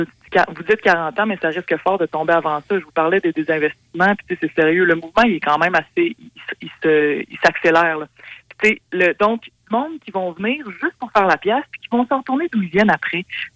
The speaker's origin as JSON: {"language": "French", "town": "Quebec City", "region": "Quebec", "country": "Canada", "said": "Puis tu sais, moi, je viens de Québec, là."}